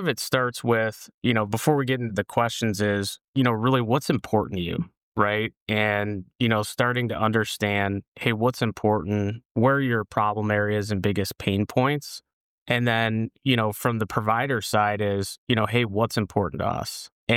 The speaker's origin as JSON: {"language": "English", "town": "Detroit", "region": "Michigan", "country": "United States", "said": "Yeah, so originally from Michigan, Detroit area, so just outside of there. Went to Michigan State University for supply chain management."}